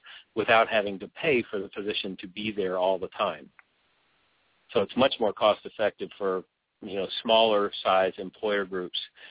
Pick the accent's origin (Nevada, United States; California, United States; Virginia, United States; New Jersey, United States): Virginia, United States; I grew up in Virginia, in the mountains of Virginia. It was very much in the middle of nowhere when I was a kid, but now it's right outside of where Dulles Airport is.